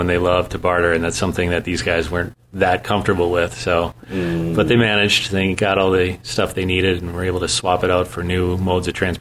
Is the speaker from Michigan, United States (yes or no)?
no; St. Cloud, Minnesota, United States; So, it was a lot of fun bringing it to St. Cloud. As I said, this is my hometown. So it's the first movie I had play here.